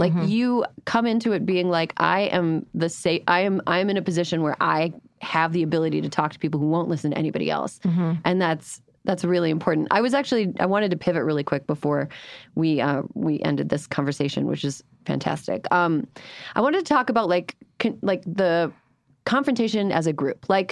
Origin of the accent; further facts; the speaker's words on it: Midwest, United States; I am from the Midwest.